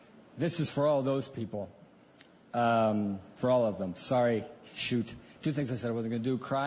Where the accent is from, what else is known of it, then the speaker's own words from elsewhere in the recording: Forest Grove, Pennsylvania, United States; I'm from Forest Grove, Pennsylvania. I'm the seventh child